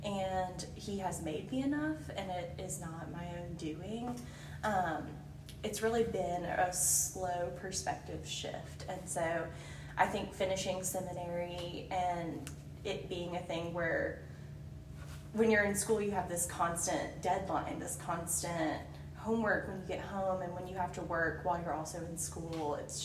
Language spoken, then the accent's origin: English; Birmingham, United States; I'm from Birmingham, so it's been fun to just be back here through BSIN, but also just to minister in the city where I grew up